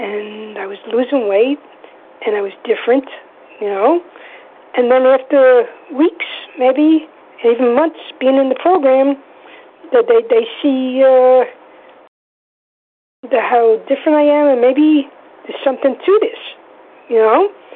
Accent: New York, United States; Hi, everybody. … from New York.

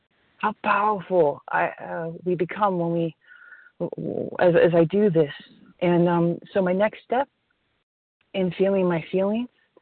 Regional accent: California, United States; I am from Southern California.

